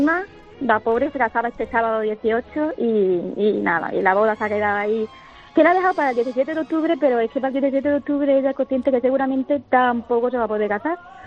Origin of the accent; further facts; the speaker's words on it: Extremadura, Spain; Déjame que te diga que soy extremeña